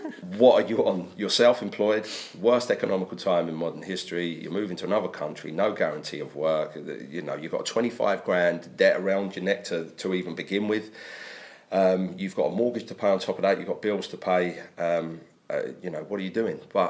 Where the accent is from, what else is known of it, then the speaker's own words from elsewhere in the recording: Brighton, South East England, United Kingdom; And I, coming from my hometown of Brighton, which is another seaside city, I feel very much at home in Swansea there.